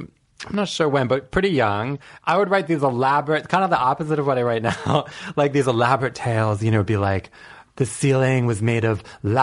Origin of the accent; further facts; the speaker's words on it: Washington, District of Columbia, United States; Yeah, I grew up in suburban DC.